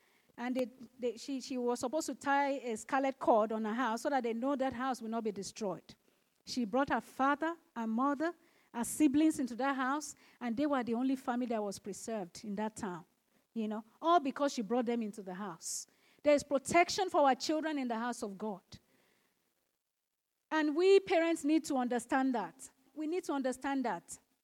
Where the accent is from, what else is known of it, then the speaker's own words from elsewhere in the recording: Nigeria; My husband went back home in December. We are originally from Nigeria. And he went to visit my parents.